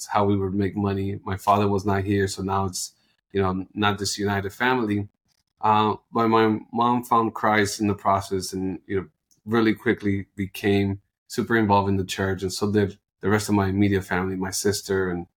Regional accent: Colombia; And I feel like that now about being Colombian. Like, my accent depends who I'm hanging out with.

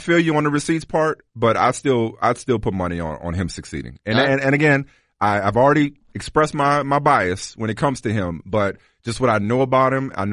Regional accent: Louisiana, United States; plenty of places in Louisiana, and I hope it's not just me, that I ain't never heard of. And that's my home state.

